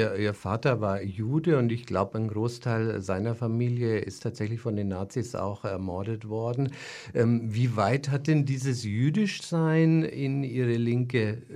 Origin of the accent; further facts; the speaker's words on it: Bavaria, Germany; Für mich als jemand, der ein bisschen jünger ist und im Norden Bayerns, also in Franken aufgewachsen ist